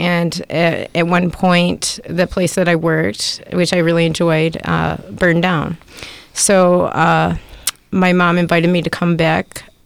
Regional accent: Grand Haven, Michigan, United States; But I grew up in Grand Haven, a Christian Reformed family.

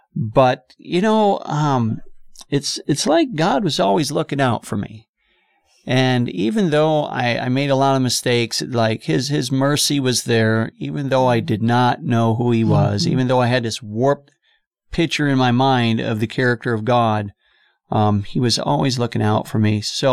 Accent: Buffalo, New York, United States; I grew up in Buffalo, New York. We grew up in the ghetto. My family did. It was a very broken part of the city.

